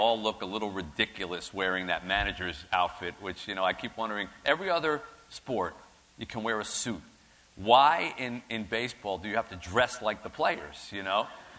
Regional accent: Philadelphia, Pennsylvania, United States; moved away as an adult; also born or lived in New Jersey; now in Detroit, United States; I didn't grow up in Detroit. I grew up in Philadelphia.

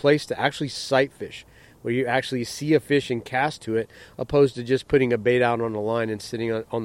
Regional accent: Florida, United States; I spent a large part of my growing up in the Keys, yes indeed.

